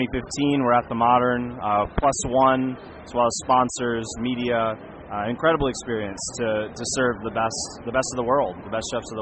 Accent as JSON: {"language": "English", "region": "Florida", "country": "United States", "tie": "born or raised there", "lives_now": "New York, United States", "said": "But my background comes from, I grew up in South Florida, so I cook with a lot of seafood."}